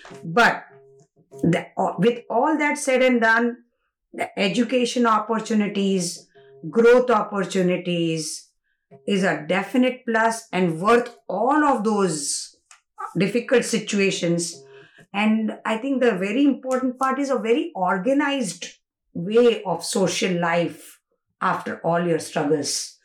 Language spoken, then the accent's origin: English; India; English is a second language; moved away as an adult; now in United States; Family values and bonds.